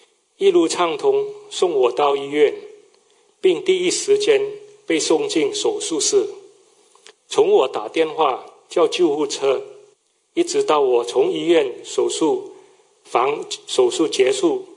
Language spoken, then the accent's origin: Chinese; Malaysia; now in Melbourne, Australia; 我是墨尔本观音堂的同修，小时候在马来西亚就信佛